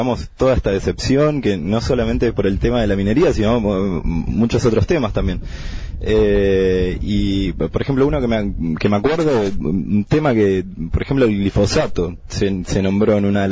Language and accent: Spanish; Bariloche, Río Negro, Argentina; Y yo soy de Bariloche, vecino de Bariloche